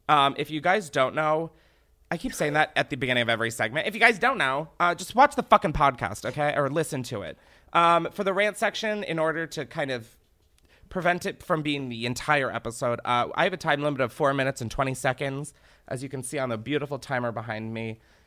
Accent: Delaware, United States; If you don't know, I'm from Delaware. My mom raised me there.

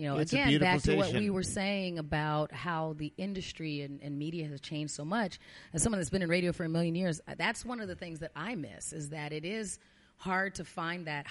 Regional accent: Minnesota, United States; this is not the time to be overly proud about being a Minnesotan.

